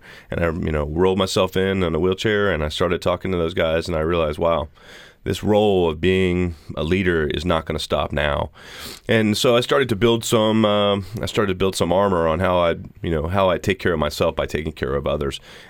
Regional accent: Austin, Texas, United States; I'm from Austin, Texas, and a big running city, even back in the 80s

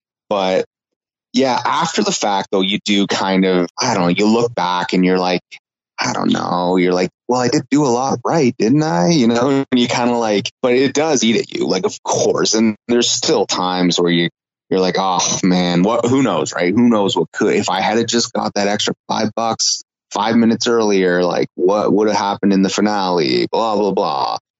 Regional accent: London, Ontario, Canada; especially in my hometown of London, you know, like the response has, it's kind of humbling at times

